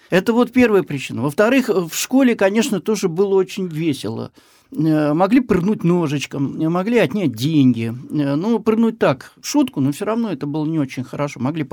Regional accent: Saint Petersburg, Russia; я родом с Охты, да, Среднеохтинский проспект, Малоохтинский проспект, проспект Металлистов. Ну вот это моя, так сказать, малая родина. И я появился в период бэби-бума, 60-е годы

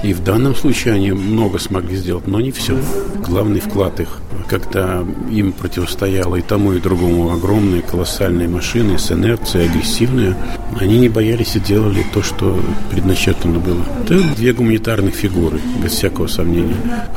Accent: Russia; Эрмитаж – это для меня это главное место у меня на родине, в России.

